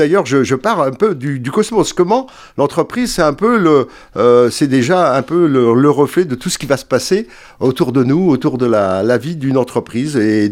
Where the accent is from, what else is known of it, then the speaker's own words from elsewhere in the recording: Normandy, France; born there; je suis fils de paysan, je suis né dans l'Orne, pas loin d'ici